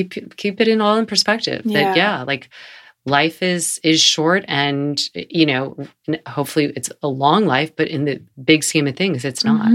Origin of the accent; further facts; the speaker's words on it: North Carolina, United States; I'm from North Carolina, but it is really precious.